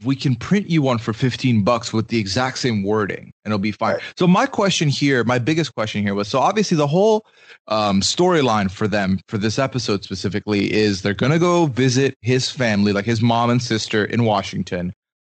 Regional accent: Dubai, United Arab Emirates; so I was born and raised in Dubai.

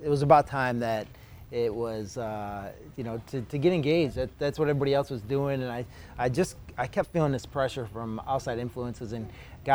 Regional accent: Buffalo, New York, United States; So grew up in Buffalo, New York, and lived there for up until I was about 21, and went to college in upstate New York, and moved to Rochester, New York, which is still upstate New York.

